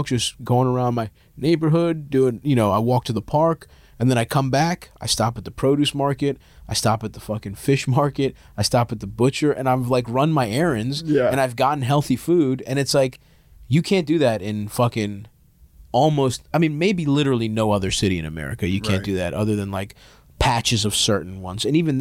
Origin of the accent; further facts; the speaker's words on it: Baltimore, Maryland, United States; I grew up in Southeast Baltimore